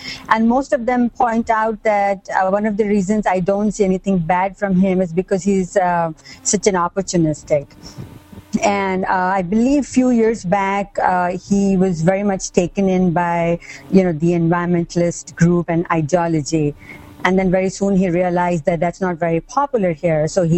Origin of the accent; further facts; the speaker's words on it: Minnesota, United States; I'm from Minnesota, and I have never heard anything from Tim Pawlenty that I have not liked.